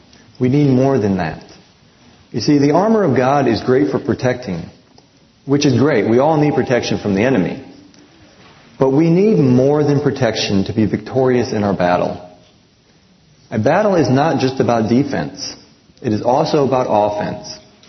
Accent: United States; You know, I grew up in America, and so, of course, I watched a lot of football when I was growing up.

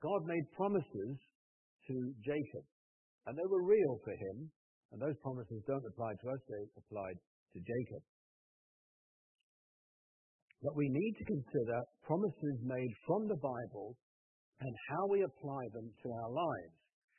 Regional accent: England, United Kingdom; now in Osaka, Japan; I'm from England, as you know, and people are here all over the world.

